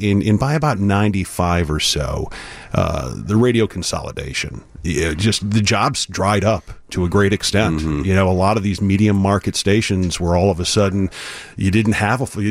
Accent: Howell, Michigan, United States; And so in my hometown, there was a little radio station, a little 3,000-watt FM station in Howell, Michigan.

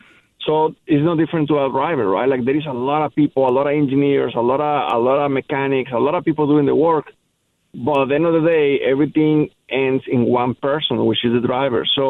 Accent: Mexico; being born and raised in Mexico, it's been a little bit different.

